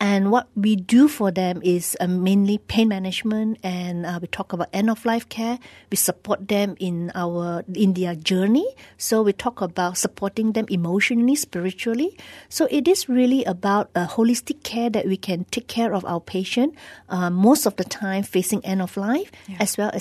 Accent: Sitiawan, Perak, Malaysia; because I'm from City Awan, Hospital Manjung is just very nearby.

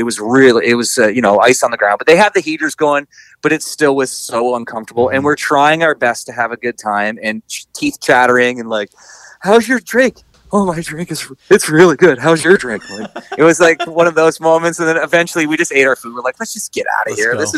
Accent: Canada; And we're like, well, we're Canadian.

